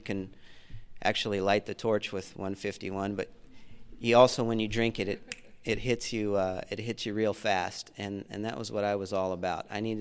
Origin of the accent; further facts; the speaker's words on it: Indio, California, United States; I'll tell you, I grew up in Indio, so I'm from here, and I've been in most every recovery home out here.